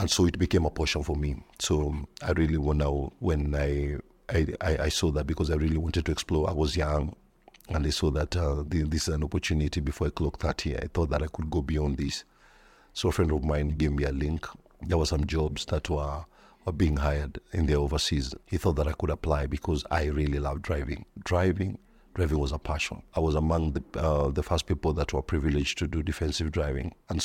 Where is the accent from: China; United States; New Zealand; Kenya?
Kenya; Nairobi; I was born and raised in Kahawa Barracks, actually. Then we lived in Kahawa in Dani. My father was a soldier back then.